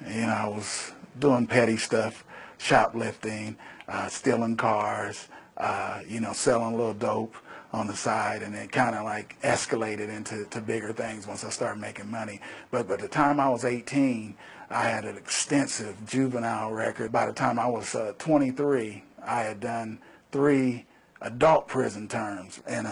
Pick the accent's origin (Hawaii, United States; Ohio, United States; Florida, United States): Ohio, United States; I grew up here in the South Linden community in the projects. The whole community was in poverty.